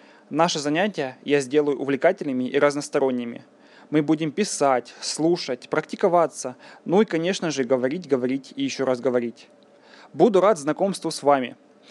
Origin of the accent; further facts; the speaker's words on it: Ukraine; По национальности я грек, но родился и проживаю в Украине.